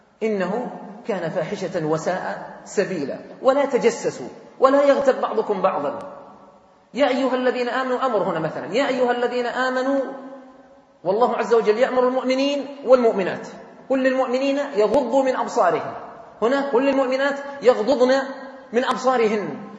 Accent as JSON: {"language": "Arabic", "town": "Riyadh", "region": "Riyadh Province", "country": "Saudi Arabia", "said": "يمكن أنتم في جدة الإبل عندكم قليلة، لكن احنا عندنا في الرياض كثيرة"}